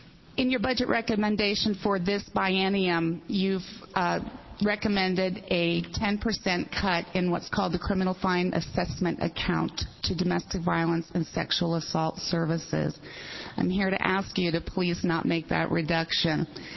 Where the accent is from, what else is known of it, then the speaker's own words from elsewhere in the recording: Oregon, United States; I'm from Lincoln County also.